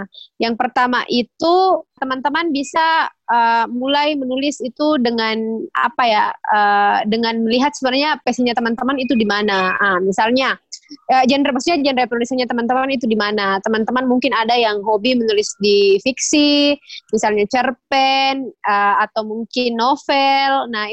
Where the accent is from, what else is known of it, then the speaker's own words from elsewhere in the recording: Makassar, South Sulawesi, Indonesia; Kita orang Makassar ya, mungkin yang mendengarkan podcast ini juga banyak ya.